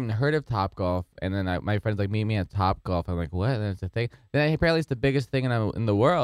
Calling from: San Diego, California, United States; from San Diego.

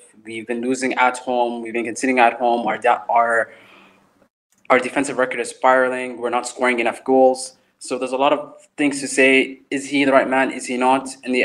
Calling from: United Arab Emirates; I'm joining you from the UAE.

